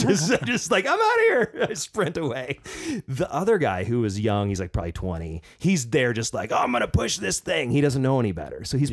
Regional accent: Oregon, United States; Now, I grew up in Southern Oregon, which was a logging community for years until logging kind of died in Oregon in like the 90s.

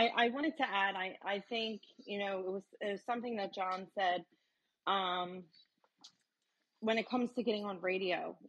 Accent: Philadelphia, Pennsylvania, United States; You know, I'm from Philly and we curse a lot, even in conversation.

